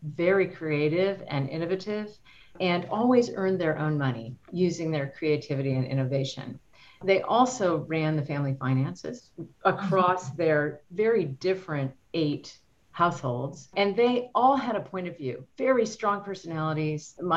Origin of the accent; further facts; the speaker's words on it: Ohio, United States; born there; I did. I was born in Ohio, where they lived very close to us.